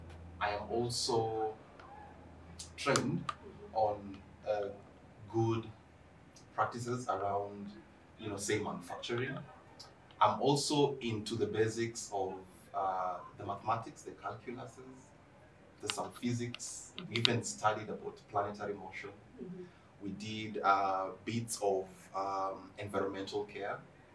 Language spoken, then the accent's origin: English; Voi, Taita-Taveta County, Kenya; also born or lived in Kakamega; I am from Voi. I was born in Kakamega. I'm partly Luya, partly Taita. But I align mostly with the Taita people.